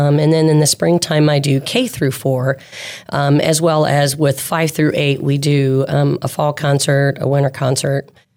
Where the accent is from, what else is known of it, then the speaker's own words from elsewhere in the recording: Churubusco, Indiana, United States; Well, I grew up in Northeast Indiana in a little town called Cherubusco. I had a wonderful music teachers growing up, and music has just always been a part of my life.